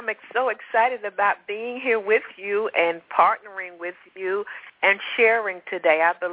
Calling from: Atlanta, Georgia, United States; I'm calling in from hot Atlanta, but now it's cold Atlanta.

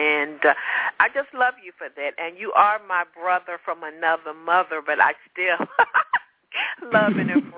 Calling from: Atlanta, Georgia, United States; I'm calling in from hot Atlanta, but now it's cold Atlanta.

